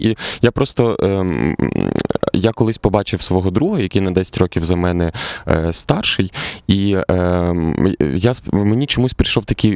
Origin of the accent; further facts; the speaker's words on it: Lviv, Lviv Oblast, Ukraine; Так, я виріс у Львові, на Майорівці, на вулиці Медової печери. У нас там ліс недалеко, Погулянка